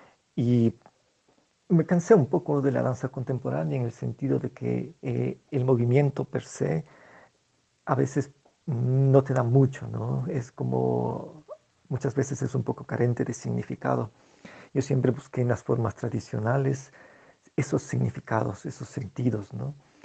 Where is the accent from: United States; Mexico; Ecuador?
Ecuador; soy ecuatoriano, vivo acá en Quito, que es la capital de Ecuador.